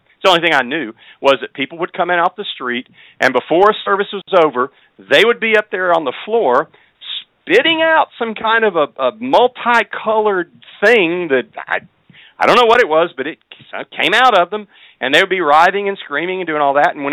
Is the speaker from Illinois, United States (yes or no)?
no; Marshall, Texas, United States; So the Lord sent me back home to my hometown of Marshall, Texas.